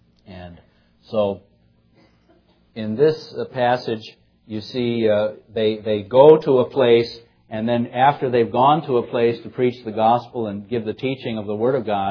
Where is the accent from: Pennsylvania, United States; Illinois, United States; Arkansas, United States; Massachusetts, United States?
Illinois, United States; I'm from Illinois, but I prefer Florida to Illinois.